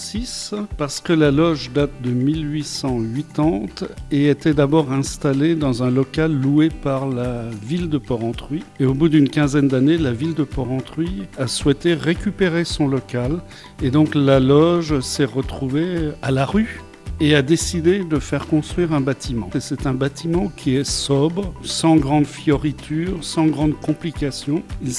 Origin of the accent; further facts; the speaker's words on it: France; je suis, en tant que Français, personnellement bien content d'être franc-maçon en Suisse